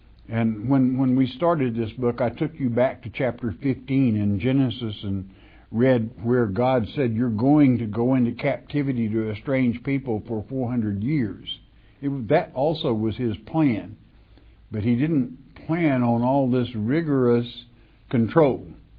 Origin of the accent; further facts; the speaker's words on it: Oklahoma, United States; born there; now in Arkansas, United States; I was born in Oklahoma. I live in Arkansas. Geographically, I'm an Arkansan. By birth, I like to say Okie.